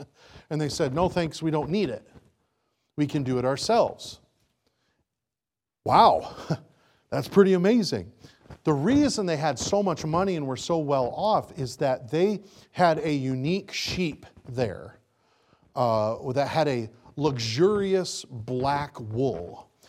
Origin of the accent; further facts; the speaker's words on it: Michigan, United States; So up in Michigan, I was born and raised in Michigan. Please don't hold it against me.